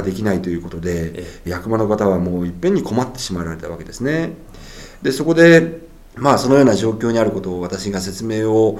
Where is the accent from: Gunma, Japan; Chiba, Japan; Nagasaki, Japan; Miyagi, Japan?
Gunma, Japan; 今私の地元群馬県、はい、土砂災害の非常に多いところです。